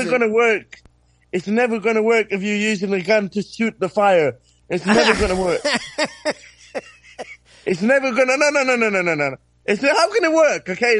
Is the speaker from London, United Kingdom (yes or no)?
yes; London, United Kingdom; I'm from London, and I need to turn my camera off because I'm at work